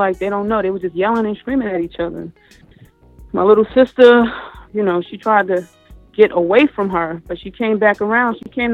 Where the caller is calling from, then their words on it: New York, United States; I'm calling from New York.